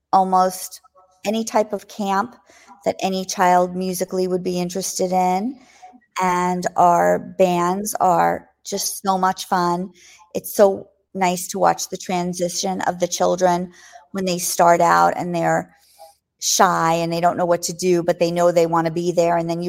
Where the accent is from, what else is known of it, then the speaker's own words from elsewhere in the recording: Parkland, Florida, United States; So he found School of Rock, where we used to live in Florida. We're from Parkland, Florida, and we had a school in Boca Raton, Florida.